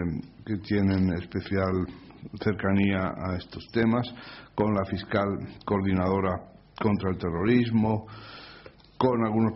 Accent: Andalusia, Spain; Soy tal, vengo de la bahía de Cádiz, estoy aquí al frente.

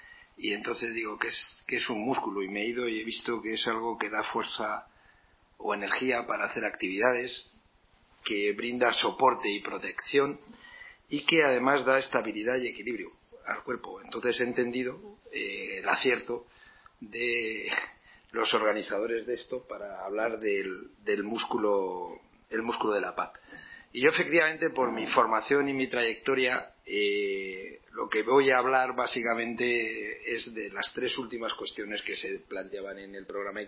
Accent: Castilla-La Mancha, Spain; En esta tierra de la que yo soy toledano, de un pueblecito, eso sí, de Toledo

